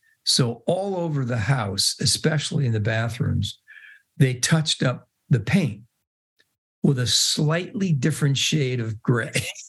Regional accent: New York City, New York, United States; born there; I'm not an attorney of any kind, but I was born in New York City.

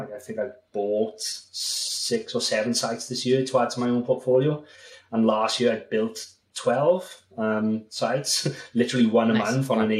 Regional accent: Wales, United Kingdom; I'm from Wales, so he drove down to Wales for the day.

